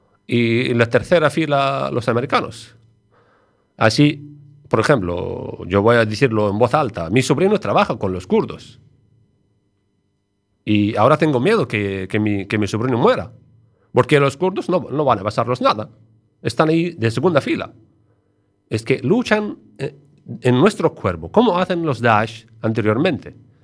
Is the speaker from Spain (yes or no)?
no; Syria; Spanish is a second language; Como somos sirios, le gustamos la familia numerosa.